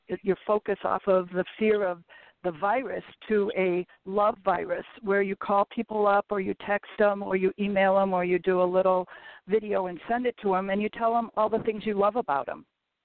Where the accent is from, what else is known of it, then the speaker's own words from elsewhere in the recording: Chicago, Illinois, United States; I'm from Chicago.